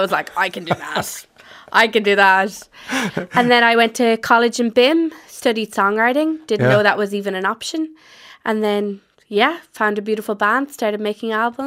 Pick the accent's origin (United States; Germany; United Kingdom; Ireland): Ireland; Dunmore, Connacht; I'm from Dunmore, County Galway, pretty rural on the border of Mayo, Roscommon and Galway.